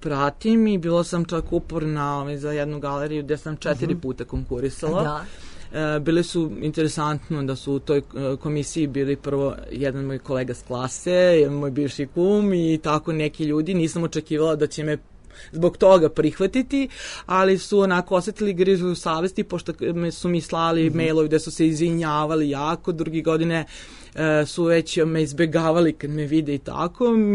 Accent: Serbia; ja sam plaćala poene zato što dolazim iz Srbije

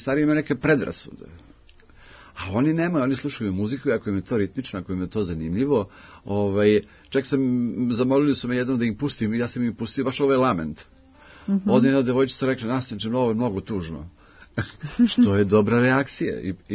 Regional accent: Zemun, Belgrade, Serbia; u mom rodnom gradu, Zemunu

